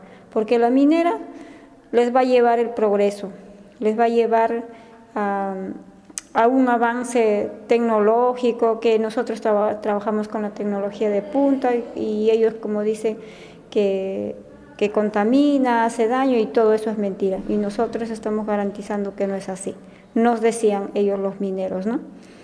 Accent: San Mateo, Lima, Peru; Soy de San Mateo, Perú.

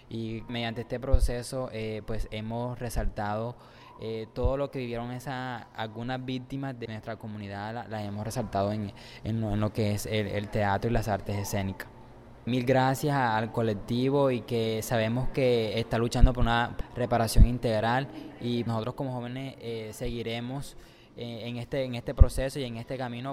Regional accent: Los Palmitos, Sucre, Colombia; vengo del municipio de Los Palmitos, de la zona rural de la vereda San Jaime.

